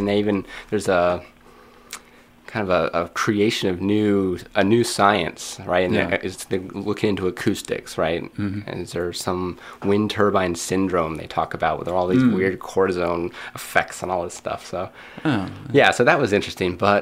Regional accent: Durango, Colorado, United States; Durango, Colorado, southwest corner.

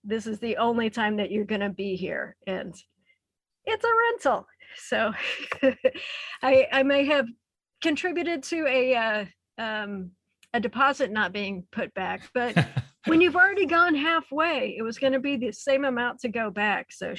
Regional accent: Missouri, United States; but I grew up in the Ozarks of Missouri, so I know how to drive a washboard road and not worry about it.

